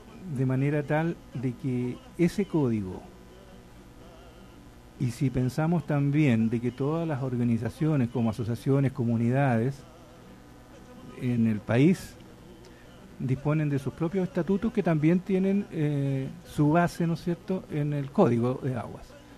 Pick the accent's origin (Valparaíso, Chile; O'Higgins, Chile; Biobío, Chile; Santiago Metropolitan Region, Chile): O'Higgins, Chile; moved away; yo soy colchagüino de tomo y lomo. Llegué aquí en el año 62. Para el Mundial. Una familia numerosa, somos 6 hermanos